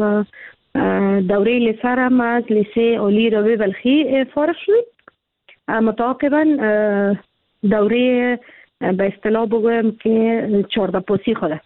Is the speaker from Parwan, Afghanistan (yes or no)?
no; Kabul, Afghanistan; متولد کابل هستم. در کابل زاده شدیم، در کابل کلان شدیم، درس خواندیم که دوره متوسطه و ابتدایی خوده متوسطه نسوان گذرگاه بوده، چون نزدیک خانه بود.